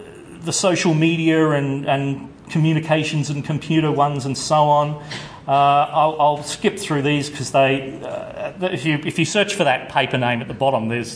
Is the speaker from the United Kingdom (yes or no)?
no; Adelaide, South Australia, Australia; Bear in mind that I'm from Adelaide originally.